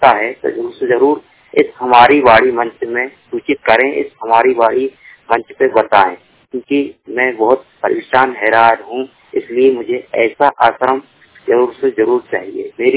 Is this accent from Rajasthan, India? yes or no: no; Bhopal, Madhya Pradesh, India; मैं भोपाल जिले का रहने वाला हूँ।